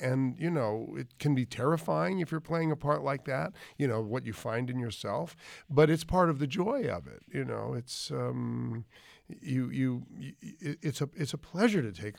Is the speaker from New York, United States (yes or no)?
yes; New York City, New York, United States; a theater kid, you know, a theater brat, and growing up in New York City